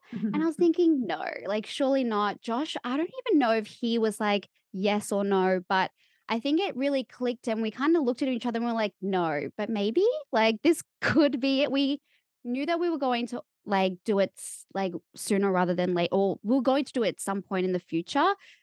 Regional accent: Melbourne, Victoria, Australia; also born or lived in Sydney; now in London, United Kingdom; I grew up in Melbourne and then moved to Sydney for 5 years. I'm now currently in London.

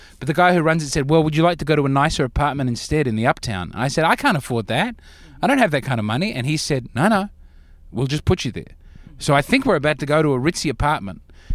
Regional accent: Australia; I'm from Australia

